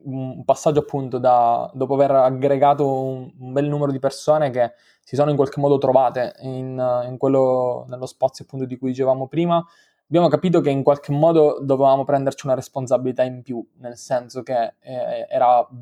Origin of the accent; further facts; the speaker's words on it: Sicily, Italy; Io sono nato in Sicilia, in un paesino inculato al mondo, in cui c'era un unico liceo che potevo scegliere